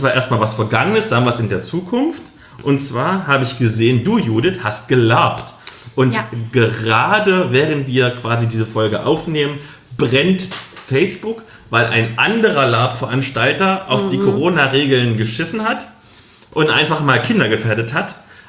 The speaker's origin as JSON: {"language": "German", "region": "East Germany", "country": "Germany"}